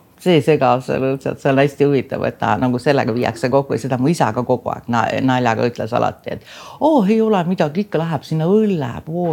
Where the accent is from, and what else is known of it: Saare County, Estonia